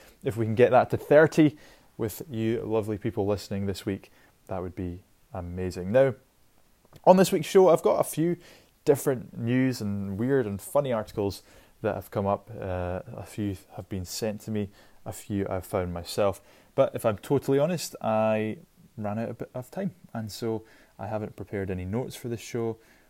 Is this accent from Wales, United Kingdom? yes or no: no; Scotland, United Kingdom; I'm Scottish. And being Scottish and the World Cup doesn't really go together, unfortunately.